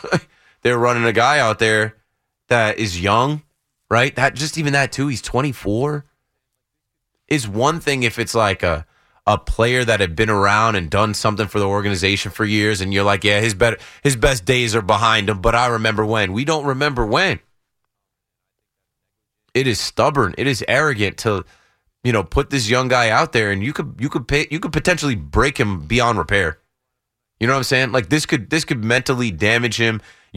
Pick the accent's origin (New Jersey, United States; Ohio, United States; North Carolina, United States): New Jersey, United States; I'm from Jersey.